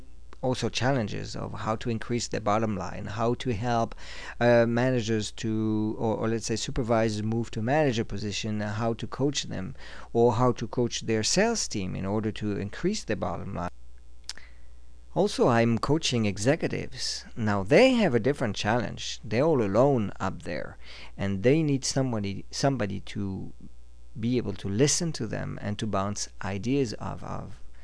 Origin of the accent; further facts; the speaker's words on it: Switzerland; Yes, I come originally from Switzerland, in matter of fact, and I've been living in 8 different countries on 4 different continents